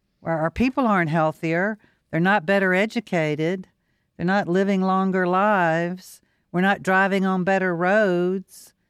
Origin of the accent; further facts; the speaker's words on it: Mississippi, United States; I grew up in Mississippi. It was a totally different culture than what Louisiana kids grew up on.